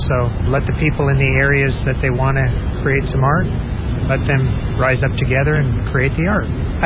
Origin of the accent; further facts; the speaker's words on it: Corvallis, Oregon, United States; from Corvallis, and I'm a mechanical designer.